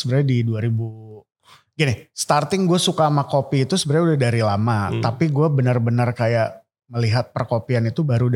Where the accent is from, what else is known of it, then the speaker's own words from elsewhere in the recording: West Java, Indonesia; Karena gue Jawa Barat, gue orang Sunda.